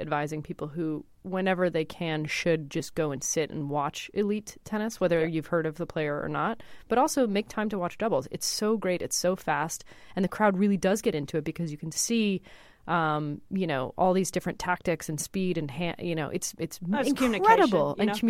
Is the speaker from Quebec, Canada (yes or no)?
yes; Montreal, Quebec, Canada; My hometown, yeah.